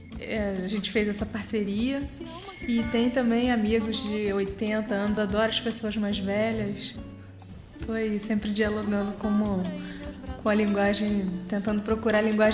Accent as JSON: {"language": "Portuguese", "region": "Rio de Janeiro", "country": "Brazil", "tie": "born or raised there", "said": "nasci aqui, sempre morei aqui no Rio de Janeiro"}